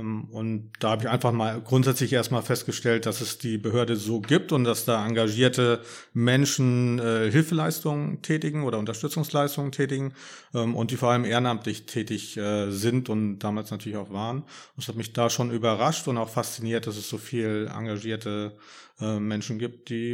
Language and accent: German; Kiel, Schleswig-Holstein, Germany; born there; ich bin 54 Jahre alt, in Kiel geboren, verheiratet, zwei erwachsene Kinder.